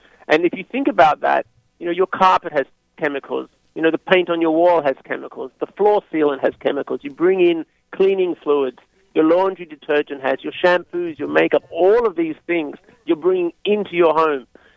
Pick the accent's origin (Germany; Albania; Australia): Australia; moved away as an adult; now in United States; I come from Australia and I've been in the U.S. for 10 years.